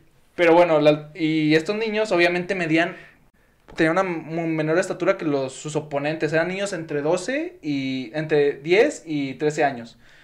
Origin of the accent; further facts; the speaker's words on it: Mexico; Pero como mexicano, hasta la última hora, güey.